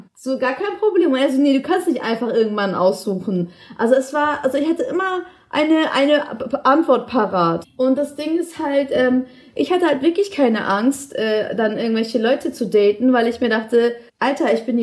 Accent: Germany; ich bin eine Deutsche. Und ich lebe in Deutschland.

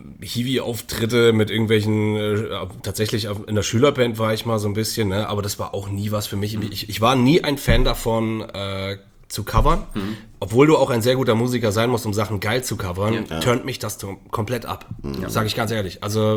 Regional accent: Künzell, Hesse, Germany; Genau, ich komme aus Künzel eigentlich.

